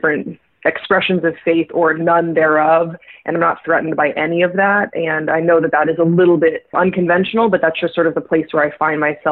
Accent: Belgium; now in United States; I also grew up overseas. I grew up in Belgium, which was the second country in the world to legalize gay marriage.

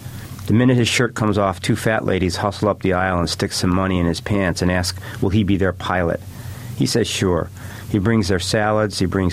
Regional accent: Chicago, Illinois, United States; Well, I was from Chicago, from the South Side, and I think early exposure to Hemingway and somehow the idea that a writer was cooler than a lot of other people.

